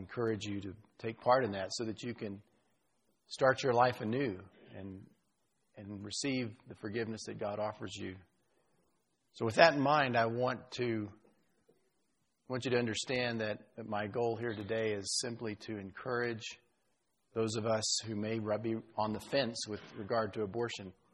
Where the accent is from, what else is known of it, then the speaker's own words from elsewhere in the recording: Texas, United States; Now, I'm not just picking on Texas. That's my home state.